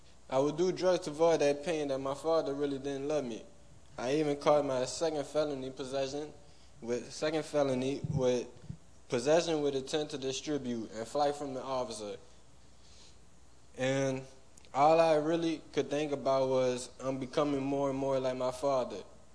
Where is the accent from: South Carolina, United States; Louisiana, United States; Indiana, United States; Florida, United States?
Louisiana, United States; Port Sulphur; I'm 28 years old. I'm from my hometown is Port Sulphur, Louisiana.